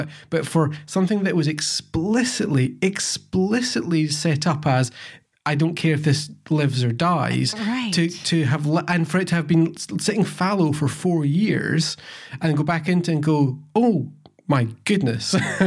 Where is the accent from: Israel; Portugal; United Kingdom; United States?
United Kingdom; Scotland; it's called Scotch, and I am Scottish